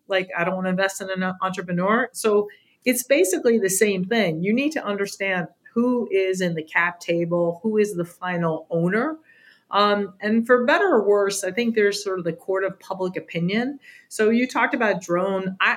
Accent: United States; And I personally, as an American, would be more comfortable if there was security clearance by the people capturing that data

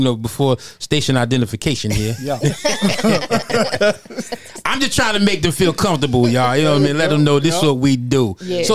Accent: New York, United States; trust me, I'm from New York, so I've heard some dope rap artists

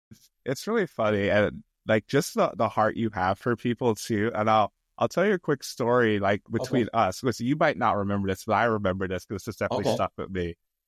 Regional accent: United States; from my background of being Nigerian, but raised in America

